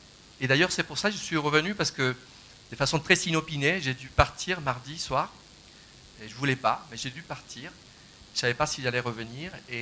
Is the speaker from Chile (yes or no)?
yes; Chile; now in Thonon-les-Bains, France; Donc, je suis chilien, j'habite en France, à Thonon-les-Bains, donc de l'autre côté de Lausanne.